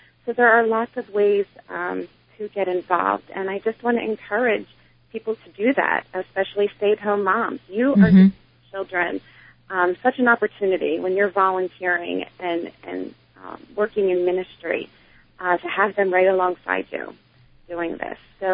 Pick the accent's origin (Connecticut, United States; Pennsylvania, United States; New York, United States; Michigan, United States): Pennsylvania, United States; Cheltenham; from Cheltenham, Pennsylvania